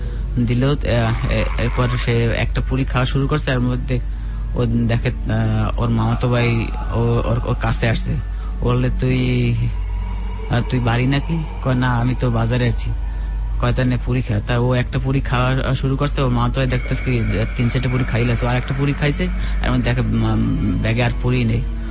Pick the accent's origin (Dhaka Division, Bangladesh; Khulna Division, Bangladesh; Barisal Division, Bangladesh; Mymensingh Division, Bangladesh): Barisal Division, Bangladesh; Barisal; আমি আমার বাড়ি বরিশাল, আমি ঢাকা সরকারি তৃতীয় কলেজে ম্যাথে অনার্স করতে আছি।